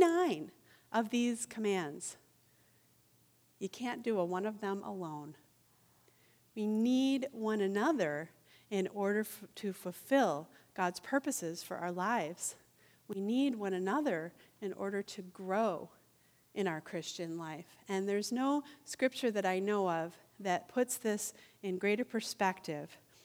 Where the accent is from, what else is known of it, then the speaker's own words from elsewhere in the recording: Albion, United States; a big race in my hometown of Albion